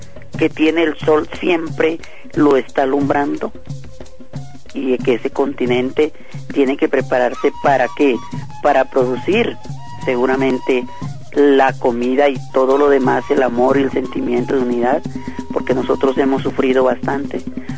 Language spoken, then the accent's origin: Spanish; Cartagena, Bolívar, Colombia; vengo de Cartagena, que me llamaron para presentar a Cartagena y la historia de la cumbia